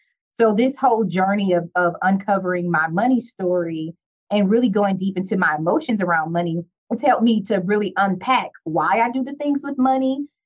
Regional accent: Detroit, Michigan, United States; So I am the daughter of a teacher and a police officer. I'm from Detroit.

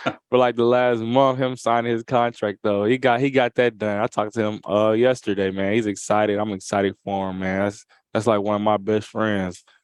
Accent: Atlanta, Georgia, United States; But here in SEC Media Day in my hometown, representing football

